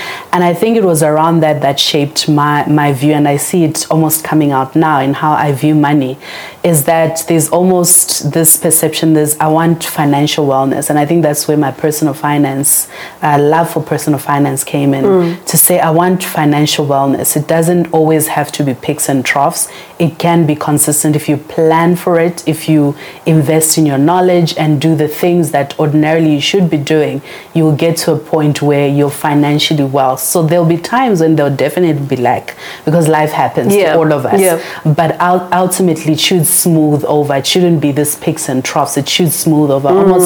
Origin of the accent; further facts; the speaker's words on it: Gauteng, South Africa; So I come from the East Rand. I'm an East Rand girl. I went to high school there.